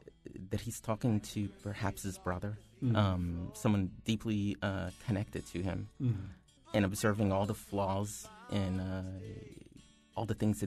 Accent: Long Island, New York, United States; I was raised in Long Island, so I wasn't raised in a particularly African-American context.

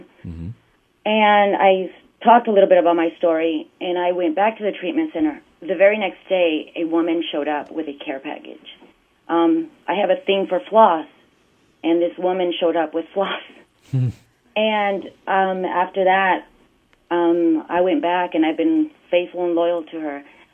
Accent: California, United States; moved away; also born or lived in Iowa; Actually, I came here from California, and I got in trouble here in Iowa.

